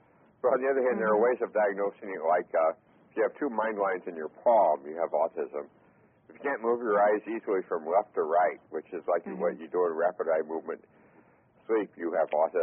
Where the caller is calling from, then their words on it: Melbourne Village, Florida, United States; I'm calling from Melbourne Village, Florida.